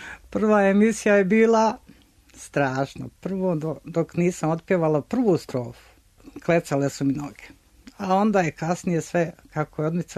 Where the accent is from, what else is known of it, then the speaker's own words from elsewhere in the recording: Sarajevo, Federation of Bosnia and Herzegovina, Bosnia & Herzegovina; also born or lived in Olovo; Ja sam rođena u Olovu, samo rođena, 5.3.35. I onda su me donijeli u Sarajevo i u toj ulici sam i odgojena i odrasla i iz te sam ulice došla ovdje.